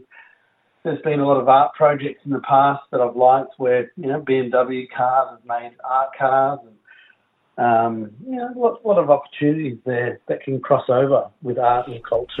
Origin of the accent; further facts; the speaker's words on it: Melbourne, Victoria, Australia; I grew up in Melbourne's western suburbs, and so, you know, come from a very poor working class environment.